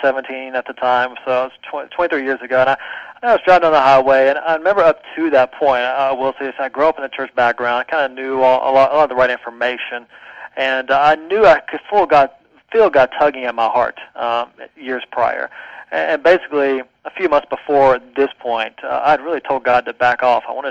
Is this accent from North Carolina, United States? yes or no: yes; North Carolina, United States; Growing up, I grew up in North Carolina, in the Piedmont area, kind of very Bible Belt-ish, if you will. Parents took me to a Baptist church.